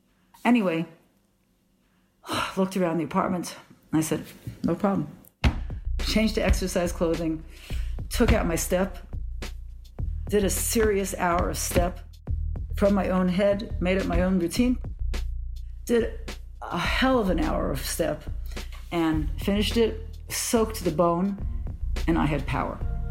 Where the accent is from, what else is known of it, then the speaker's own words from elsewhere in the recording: Brooklyn, New York, United States; now in Israel; I am a 55-year-old mother of 8 children. I grew up in Brooklyn, in the religious area of Brooklyn.